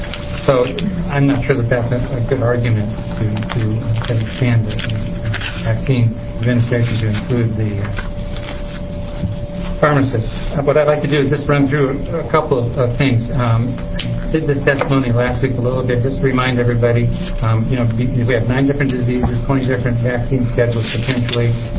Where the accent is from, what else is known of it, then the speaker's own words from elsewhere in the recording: Salem, Oregon, United States; I'm a pediatrician from Salem, Oregon.